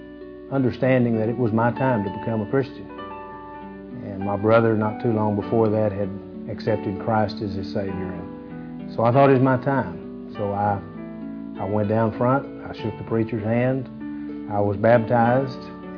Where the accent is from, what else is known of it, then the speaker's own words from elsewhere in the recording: Rising Star, Texas, United States; I was raised in Rising Star, Texas, a family of four. I have one brother. I was raised on a peanut farm.